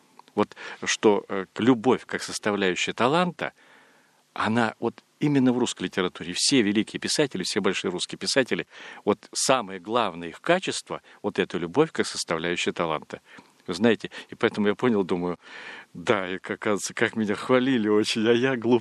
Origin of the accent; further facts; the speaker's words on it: Mukhorshibir, Buryatia, Russia; born there; Я родился в селе, название у него бурятское, Мухоршибирь. Это означает низкое место, заросшее кустами. То есть это долина реки, вокруг луга, а дальше поднимаются по склонам сопок, поднимаются улицы, село с обеих сторон.